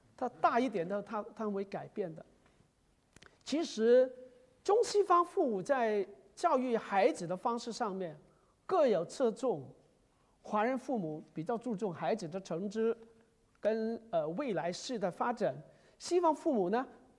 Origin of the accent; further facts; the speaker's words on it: Hong Kong; 从我的原居地，你知道我从香港来